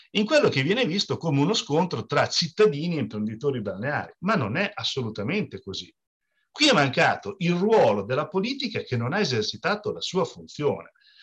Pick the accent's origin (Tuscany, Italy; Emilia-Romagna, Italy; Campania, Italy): Emilia-Romagna, Italy; Rimini; Però io che sono di Rimini